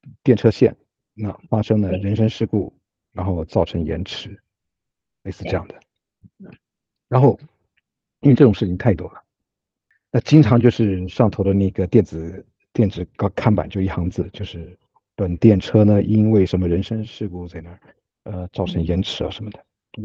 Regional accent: Taiwan; now in Japan; 毕竟我是来自华人地区

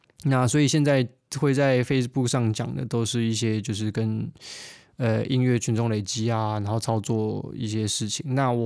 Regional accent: Taiwan; now in United Kingdom; 我这次从台湾来到英国之后

